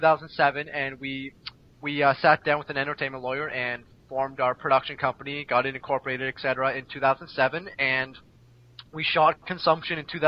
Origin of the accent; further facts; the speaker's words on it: Toronto, Ontario, Canada; We are from Toronto, Canada. We both went to film school here in Toronto.